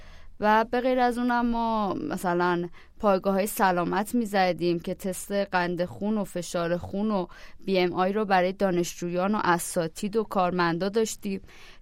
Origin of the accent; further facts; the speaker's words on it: Qazvin, Iran; من اهل قزوین هستم و دبیرستان رو در شهر قزوین، دبیرستان هجرت، رشته ریاضی فیزیک.